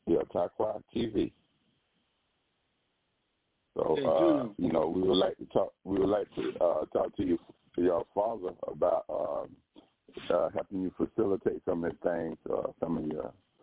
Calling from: Atlanta, Georgia, United States; I'm from Atlanta, Georgia.

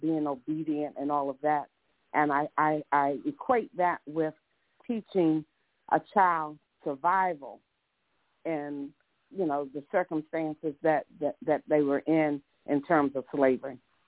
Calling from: Maryland, United States; Yes, I'm calling from Maryland

